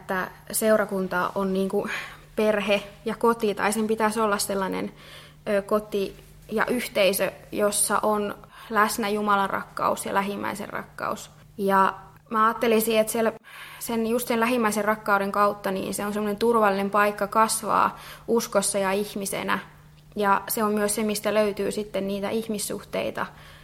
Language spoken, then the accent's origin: Finnish; Kälviä, Central Ostrobothnia, Finland; now in Jyväskylä, Finland; mä oon täältä Kälviältä kotoisin ja täällä tosiaan käynyt koulut ja lukion ja sitten lukion jälkeen muutin sitten vähitellen Jyväskylään ja opiskelen siellä tällä hetkellä kielten opettajaksi. Ja oon kotoisin uskovaisesta kodista